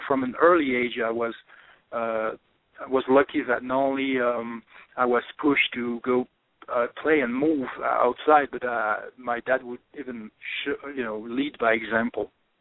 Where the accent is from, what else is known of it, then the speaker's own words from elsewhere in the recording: France; English is a second language; moved away as an adult; now in Santa Fe, United States; So I am, I'm originally from France. I'm in my 40s, early 40s. So I live now in Santa Fe, New Mexico. I moved to the U.S. about 4 years ago